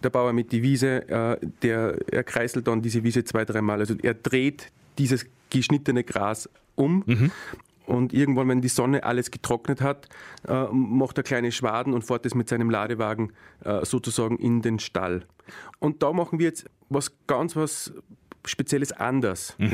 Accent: Austria; also wir kommen ja aus Österreich

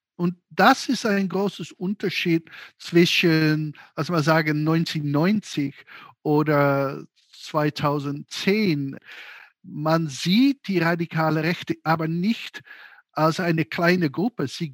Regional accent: Netherlands; German is a second language; Ach, ich komme aus den Niederlanden

